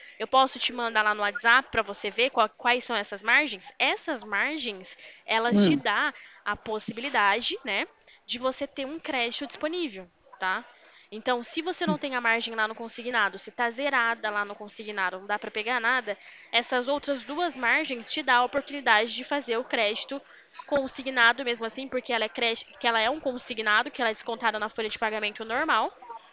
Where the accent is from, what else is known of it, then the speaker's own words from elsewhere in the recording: Limeira, São Paulo, Brazil; Eu sou aqui de Limeira